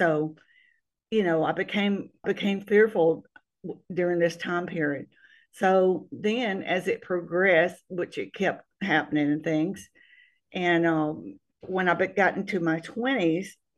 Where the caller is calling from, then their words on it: Mississippi, United States; Yes, I am. I'm calling from Mississippi. I've lived a lot of places, but this is where I call home now.